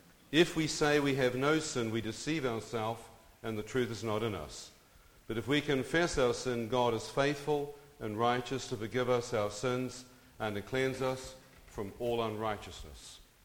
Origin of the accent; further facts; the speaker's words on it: New Zealand; I'm born and bred in New Zealand, and so it's just an extraordinary place.